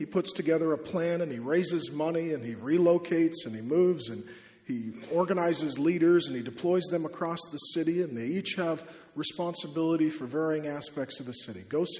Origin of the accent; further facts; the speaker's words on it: Seattle, Washington, United States; I grew up in Seattle as a non-Christian. I grew up in a rough part of town.